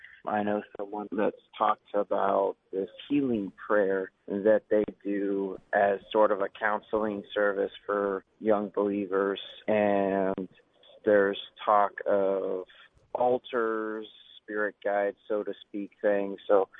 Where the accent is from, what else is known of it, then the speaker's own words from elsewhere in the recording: California, United States; I'm from California.